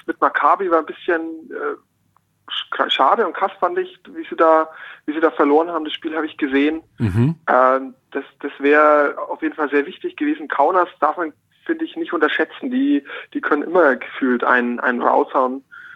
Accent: Bamberg, Bavaria, Germany; Ich bin in Bamberg geboren, dementsprechend bin ich mit dem Bamberger Basketball groß geworden.

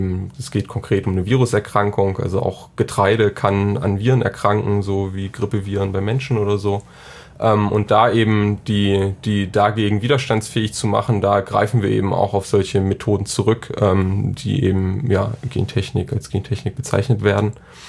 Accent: Saxony-Anhalt, Germany; ich bin 28 Jahre alt, komme aus Sachsen-Anhalt, aus einem kleinen Ort so südwestlich von Magdeburg und arbeite jetzt auch da in der Nähe.

